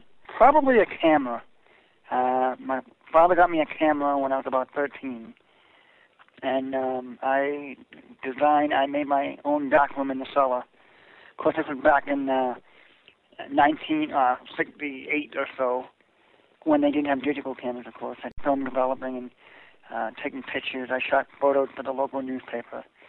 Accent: Stoneham, Massachusetts, United States; also born or lived in Ohio; Yep, I grew up in Stoneham, Massachusetts. I spent my whole childhood there. And went to college out in Ohio, Kent State. Then I moved back to Massachusetts.

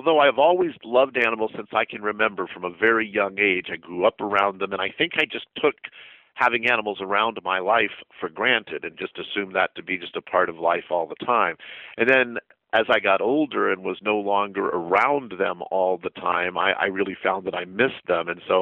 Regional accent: Texas, United States; also born or lived in New Mexico; I grew up actually in West Texas and in southern New Mexico. I grew up on a cattle ranch there that my family still runs and operates.

